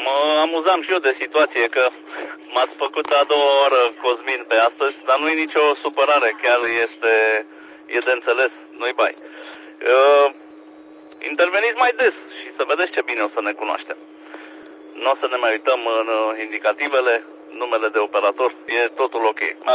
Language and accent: Romanian; Brașov, Brașov County, Romania; now in Timișoara, Romania; Eu sunt acum în Timișoara, sunt din Brașov, dar sunt momentan în Timișoara mobil.